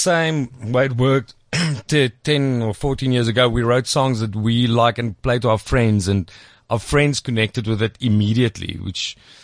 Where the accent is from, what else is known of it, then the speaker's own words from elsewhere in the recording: Cape Town, Western Cape, South Africa; but we're from Cape Town.